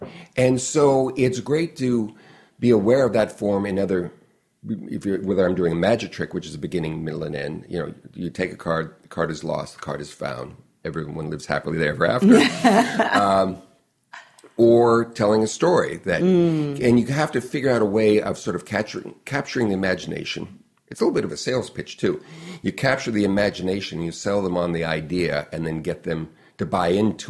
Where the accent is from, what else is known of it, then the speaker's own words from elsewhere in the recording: Long Beach, California, United States; You know, I grew up outside of Long Beach in Long Beach, but in the suburban area, and I wanted to go downtown every chance I could